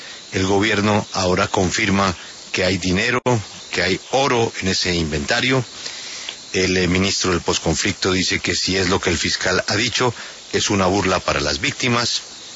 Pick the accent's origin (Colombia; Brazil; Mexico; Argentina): Colombia; nosotros, como colombianos